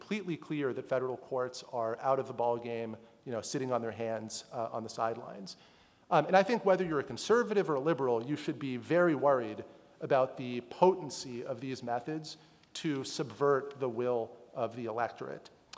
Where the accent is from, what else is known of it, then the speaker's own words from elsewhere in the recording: Illinois, United States; there's no reason for my home state of Illinois, for example, not to draw a district that has 55% Democrats in Chicago